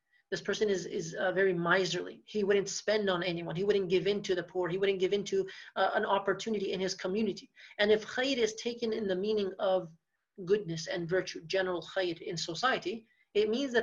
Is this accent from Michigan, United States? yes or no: yes; Dearborn, Michigan, United States; Now I'm from Dearborn, Michigan, and many of you, if not all of you, I believe at least 90% of you here are from Dearborn, Michigan.